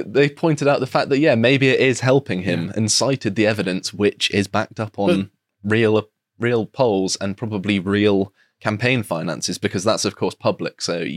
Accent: United Kingdom; Obviously, I am a British citizen weighing in on American politics

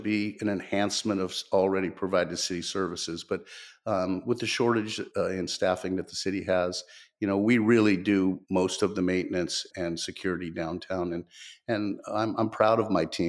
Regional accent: Stockton, California, United States; also born or lived in South Korea / Georgia, United States; So I was born here in Stockton at Dameron Hospital. I went into the military after high school and spent 2 years in South Korea, came back and lived in the South in Georgia.

